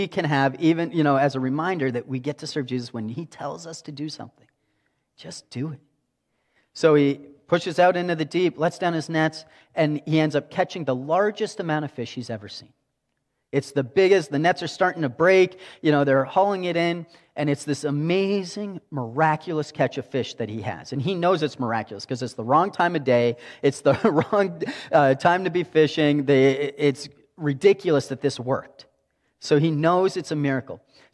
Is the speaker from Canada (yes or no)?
yes; Canada; I'm Canadian.